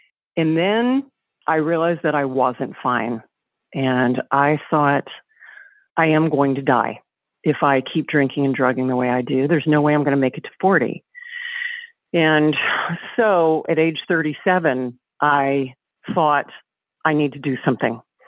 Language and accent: English; the South, United States; I grew up in the South where, oh, you simply didn't discuss these things.